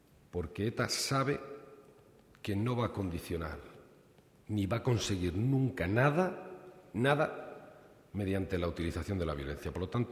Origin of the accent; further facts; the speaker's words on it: Basque Country, Spain; somos los socialistas vascos